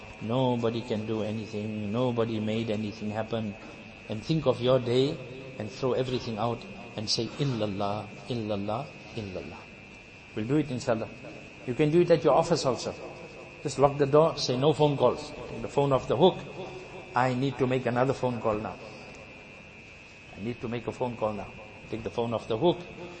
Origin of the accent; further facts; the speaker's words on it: Lenasia, Gauteng, South Africa; I come from Lanesia, Lens.